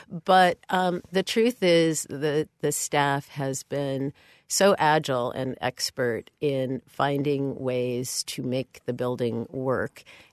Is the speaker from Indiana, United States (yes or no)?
no; Los Angeles, California, United States; I came from Los Angeles, where I had lived pretty much my whole life, with the exception of a stint in New York during graduate school.